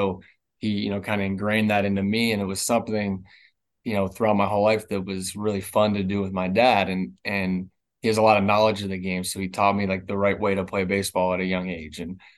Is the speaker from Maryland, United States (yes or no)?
no; Sewell, New Jersey, United States; I grew up in Sewell, Blackwood, you know, in New Jersey. So it's probably about an hour from where Lakewood's at.